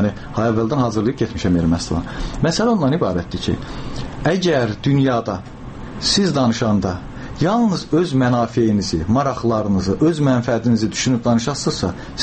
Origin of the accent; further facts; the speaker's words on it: Karabakh, Azerbaijan; Mən özüm Qarabağdanam və müharibənin içində olmuşam.